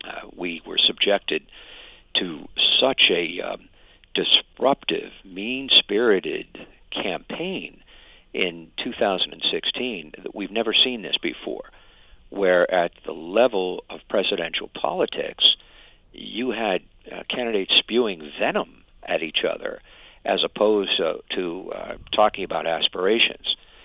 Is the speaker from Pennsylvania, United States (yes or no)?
yes; Pennsylvania, United States; my responsibilities, as I saw them as an American, as a Pennsylvanian, and as a student of history, required that as well.